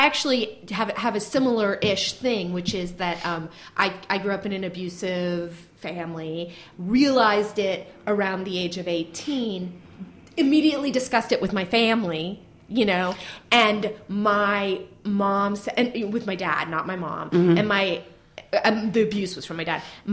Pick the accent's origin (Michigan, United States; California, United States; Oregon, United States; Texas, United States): California, United States; I grew up in Marin County, so